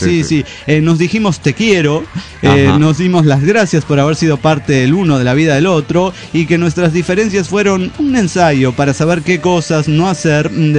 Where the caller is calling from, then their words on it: Zacatecas, Mexico; de Mash de Zacatecas, México.